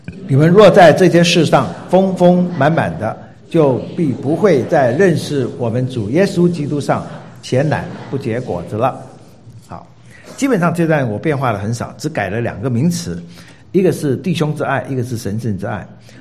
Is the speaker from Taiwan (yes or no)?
yes; Taiwan; 我们繁体字版都是直排的，我们台湾人读圣经都是直的读的